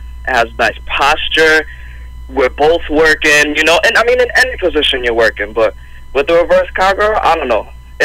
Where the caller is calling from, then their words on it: Brooklyn, New York, United States; I'm calling from Brooklyn, New York, you know.